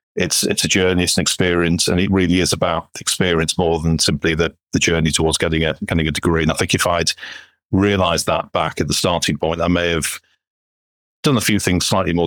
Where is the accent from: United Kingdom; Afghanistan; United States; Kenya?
United Kingdom; England; So whilst I was born in England and have been raised in England, my father was Spanish, so mixed heritage in that respect. Grew up in England, went to university in Newcastle upon Tyne in the north of England 30 odd years ago.